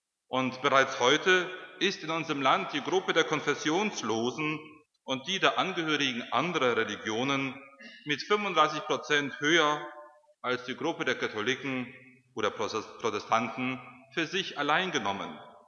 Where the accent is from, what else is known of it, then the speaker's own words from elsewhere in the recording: Paderborn, North Rhine-Westphalia, Germany; im Erzbistum Paderborn, wo ich herkomme